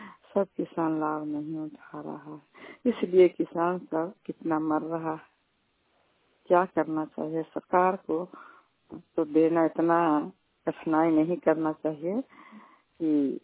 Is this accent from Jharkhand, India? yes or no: no; Chhotki Ghosi, Bihar, India; छोटकी घोसी के रहने वाले हैं, थाना हिलसा है, जिला नालंदा है, पोस्ट दाहा बीहा है और पंचायत कावा है।